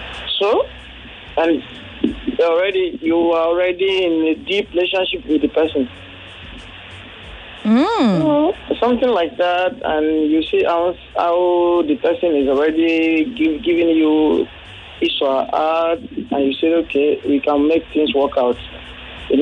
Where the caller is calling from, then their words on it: Banana Island, Lagos, Nigeria; I'm calling from Banana Island.